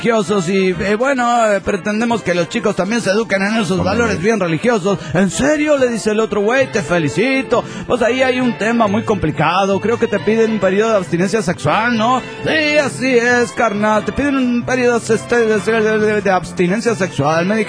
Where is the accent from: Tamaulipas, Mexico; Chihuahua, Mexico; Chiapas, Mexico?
Chihuahua, Mexico; Ciudad Juárez; Hola, ¿qué tal? … de Ciudad Juárez, México.